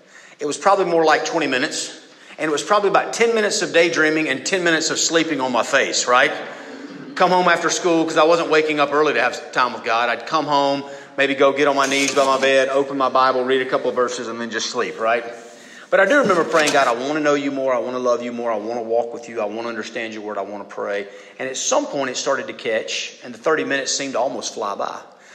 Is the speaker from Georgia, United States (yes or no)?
yes; Statesboro, Georgia, United States; also born or lived in Atlanta; I was born in Atlanta, Georgia, but then quickly when I was like a baby moved to Statesboro, Georgia, and basically grew up my whole life there.